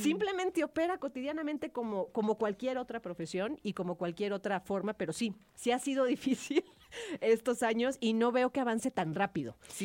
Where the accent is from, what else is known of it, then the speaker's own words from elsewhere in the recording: Tamaulipas, Mexico; Es mi experiencia muy personal y más que vengo de Tamaulipas.